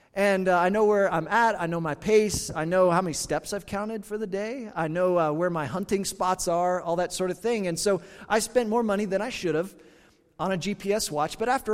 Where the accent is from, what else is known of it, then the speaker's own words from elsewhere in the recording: Kansas, United States; Well, when I grew up in Kansas and where I grew up in Kansas